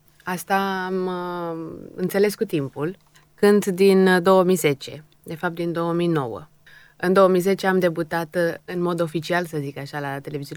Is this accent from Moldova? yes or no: no; Dobruja, Romania; eu mă mândresc cu faptul că sunt dobrogeancă jet-beget, adică n-am venit de nicăieri, nu sunt nici moldoveancă venit aici. Aici m-am născut, într-adevăr, din străbunicii mei tătari. Tatăl meu este persan și iată, eu sunt dobrogeancă.